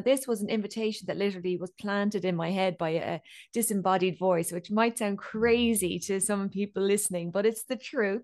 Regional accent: Ireland; And I'm Irish, so it isn't uncommon to have the local farmer in the local pub sing a song

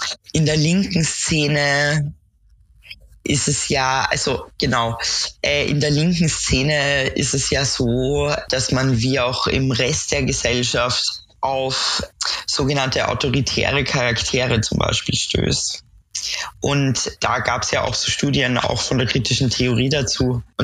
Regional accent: Austria; now in Leipzig, Germany; Wie man an meinem Dialekt hören kann, ursprünglich aus der Nähe von Wien. Genau, wohne aber in Leipzig schon seit etlichen Jahren.

